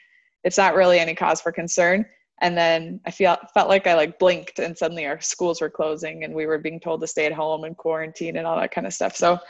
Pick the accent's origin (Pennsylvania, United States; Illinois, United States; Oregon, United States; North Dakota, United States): North Dakota, United States; now in Meridian, United States; I live in Meridian, Idaho. So we are a suburb of Boise. Boise right now is seeing this I'll backtrack. I'm from North Dakota.